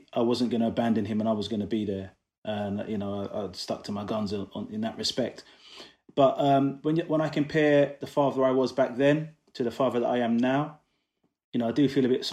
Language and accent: English; London, United Kingdom; also born or lived in Coventry; I'm originally from Coventry. That's where I was born anyway, raised in London.